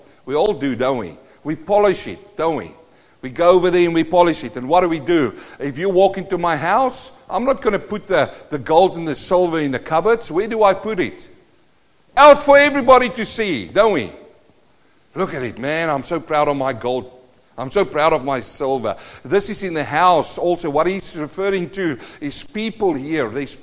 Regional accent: South Africa; I come from South Africa.

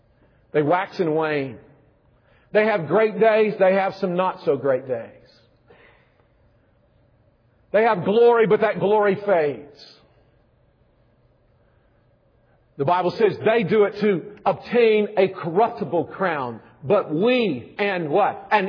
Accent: Alabama, United States; I grew up in Alabama.

